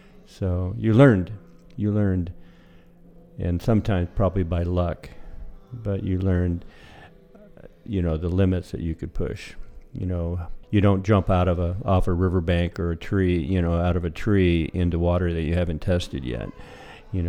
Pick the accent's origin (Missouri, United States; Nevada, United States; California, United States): California, United States; Potter Valley; I grew up in Potter Valley and spent my whole life there. I will be 69 soon, and I've been away, of course, at school for 15 years, but basically I'm a farm-raised boy.